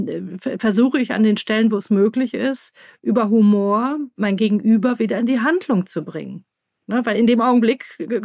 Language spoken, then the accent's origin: German; Rhineland, Germany; jetzt komme ich auch noch aus dem Rheinland.